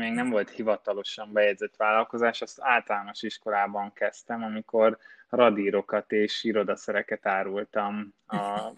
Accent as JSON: {"language": "Hungarian", "town": "Kaposvár", "region": "Somogy", "country": "Hungary", "tie": "born or raised there", "moved": "as an adult", "lives_now": "Budapest, Hungary", "said": "Én egy kaposvári srác vagyok eredendően, úgyhogy ott születtem, és ott jártam egészen a gimi végéig iskolába, és utána kerültem fel Budapestre a Nemzetközi Üzleti Főiskolára"}